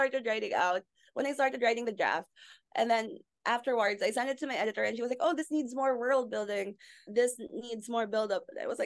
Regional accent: Philippines; I'm from the Philippines.

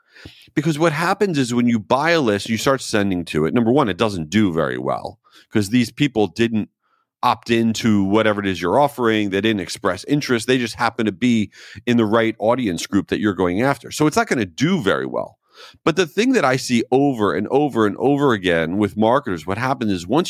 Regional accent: Jericho, New York, United States; moved away; That is very close to where I grew up in Jericho, Long Island. And you know, I've been living in Florida for over 30 years.

